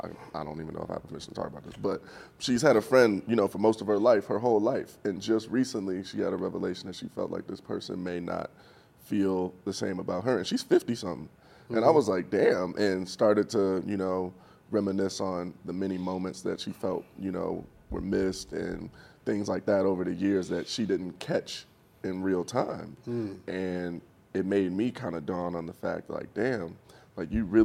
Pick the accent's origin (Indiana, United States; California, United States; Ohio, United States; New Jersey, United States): Ohio, United States; Cleveland; I'm from Cleveland.